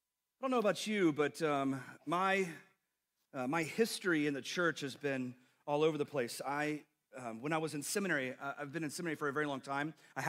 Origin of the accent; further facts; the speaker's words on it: Texas, United States; Because I'm from Texas.